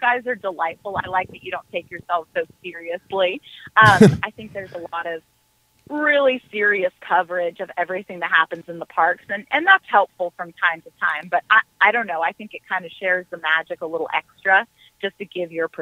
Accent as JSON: {"language": "English", "town": "New Smyrna Beach", "region": "Florida", "country": "United States", "tie": "born or raised there", "lives_now": "California, United States", "said": "So I'm actually from New Smyrna Beach, Florida. So I'm about, my hometown's about an hour from Orlando"}